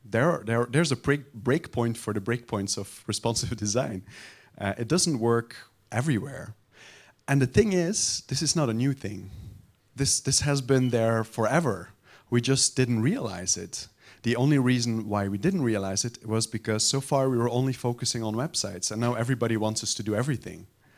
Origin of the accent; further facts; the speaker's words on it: Belgium; I'm a Belgian.